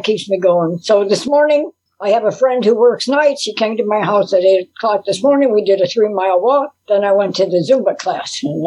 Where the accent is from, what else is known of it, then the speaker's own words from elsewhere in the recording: Hammond, Indiana, United States; I was born in Hammond, Indiana, 646 Conkey Street, went to Wallace School